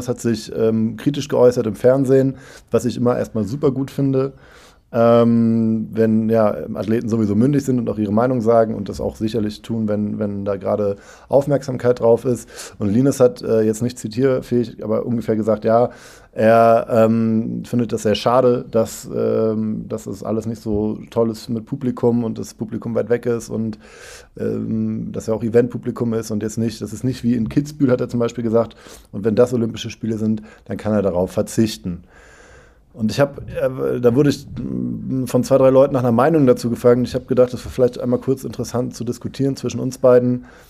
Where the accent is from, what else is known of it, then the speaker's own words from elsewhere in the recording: Cologne, North Rhine-Westphalia, Germany; ich komme auch aus Köln, da schneit es nicht so oft so doll